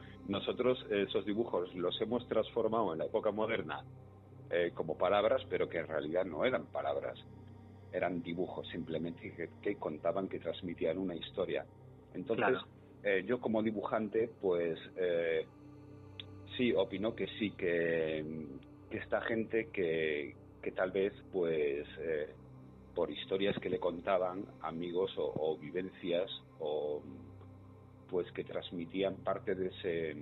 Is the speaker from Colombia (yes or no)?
no; Galicia, Spain; como yo soy gallego, pues nuestros abuelos, nuestras madres